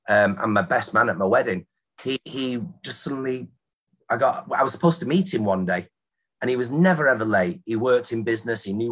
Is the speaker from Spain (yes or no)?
yes; Canary Islands, Spain; nobody knew who I was other than I was this … from Gran Canaria. That's all they used to do … from Gran Canaria.